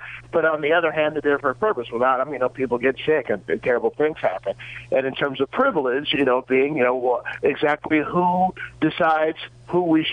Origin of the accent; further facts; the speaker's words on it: San Leandro, California, United States; What The Scion is about, it's another story of my hometown of San Leandro.